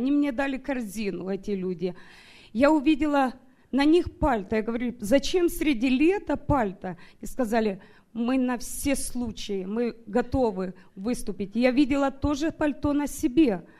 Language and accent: Russian; Sacramento, California, United States; я из Сакраменто.